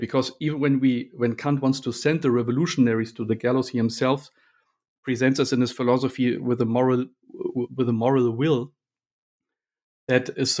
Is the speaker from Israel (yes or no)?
no; Berlin, Germany; I grew up in Berlin and also studied there philosophy and critical theory or comparative literature at the university.